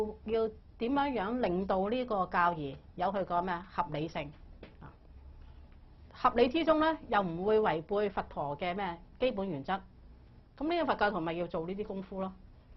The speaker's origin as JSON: {"language": "Chinese", "country": "China", "said": "但是你可以，既然是印度人都不懂，那我們中國人更加難，是吧？"}